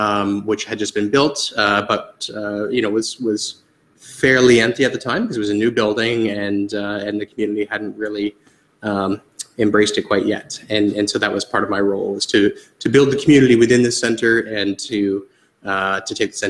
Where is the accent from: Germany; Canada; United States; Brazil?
Canada; Cambridge, Ontario; And now I grew up in Cambridge, and I now live in Cambridge. So I returned there about a year and a half ago.